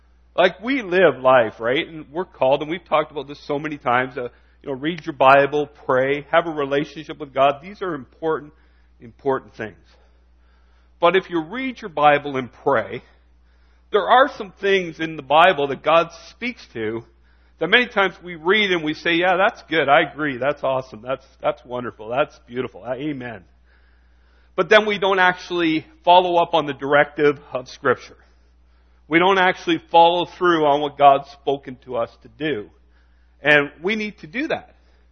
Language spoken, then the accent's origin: English; Canada; There is, as a Canadian society, I think there's a lot of things that we miss out on because in our culture we're kind of reserved.